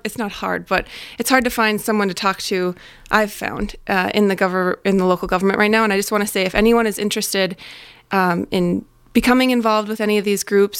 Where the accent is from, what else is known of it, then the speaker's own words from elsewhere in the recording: Silver Bay, Minnesota, United States; I'm from Silver Bay originally.